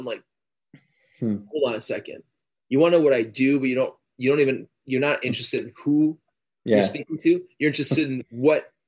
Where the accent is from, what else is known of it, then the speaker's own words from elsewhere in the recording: Montreal, Quebec, Canada; now in Toronto, Canada; am 41. I've lived an amazing life so far. I'm still alive. And I'm from Montreal originally. And I live here in Toronto right now, Toronto, Canada.